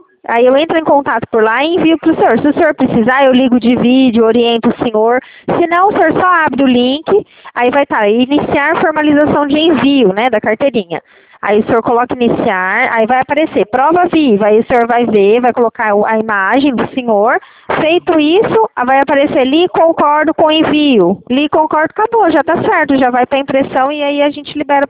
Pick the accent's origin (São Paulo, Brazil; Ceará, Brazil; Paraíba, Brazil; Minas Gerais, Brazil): São Paulo, Brazil; Presidente Prudente; Eu de Presidente Prudente, São Paulo. Eu residia lá, agora eu não resido mais.